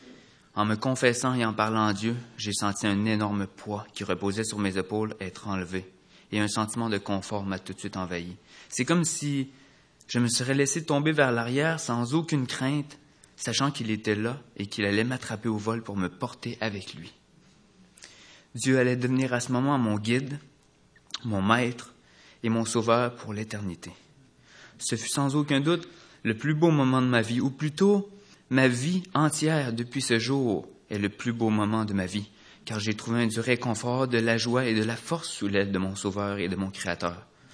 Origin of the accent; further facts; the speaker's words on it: Quebec City, Quebec, Canada; born there; j'ai 28 ans et je suis né ici même à Québec dans une famille chrétienne très unie